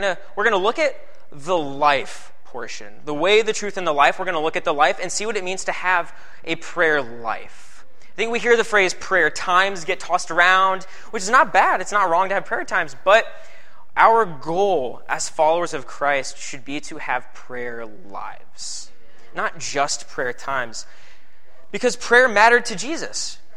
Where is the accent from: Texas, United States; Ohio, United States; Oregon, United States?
Ohio, United States; Findlay; I'm actually from Findlay, Ohio. If any of you guys know where that is, Flag City, USA. It's a pretty all right town.